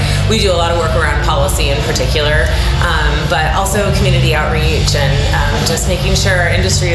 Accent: Arizona, United States; Oh gosh, so going back, I grew up in Arizona

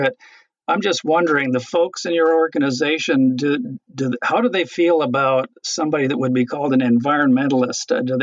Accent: Oregon, United States; I grew up right on the Rogue River, and there was a 10-mile stretch of that river that I knew every rock on.

